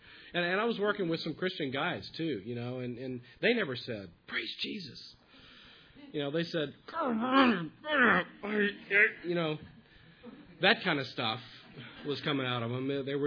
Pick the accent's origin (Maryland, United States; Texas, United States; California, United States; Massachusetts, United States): Texas, United States; You know, growing up in Texas, I knew that the best place for the couch and the refrigerator was on the front porch.